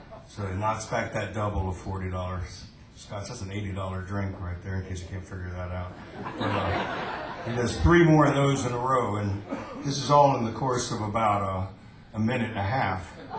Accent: Atlanta, Georgia, United States; And I'm from Atlanta, Georgia.

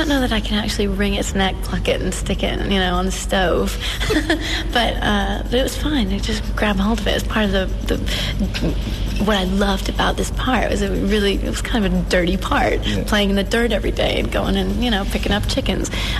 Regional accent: Los Angeles, California, United States; Not at all. You don't understand. I'm from Los Angeles. Weather is good.

